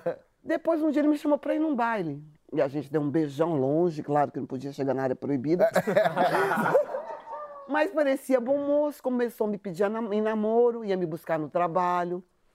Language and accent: Portuguese; São Paulo, Brazil; que eu sou da periferia de São Paulo